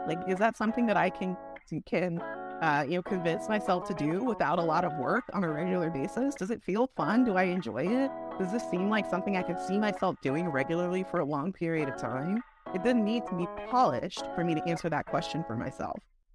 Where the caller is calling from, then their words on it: Alexandria, Virginia, United States; I am zooming in from Alexandria, Virginia, just across the bridge from Washington, D.C.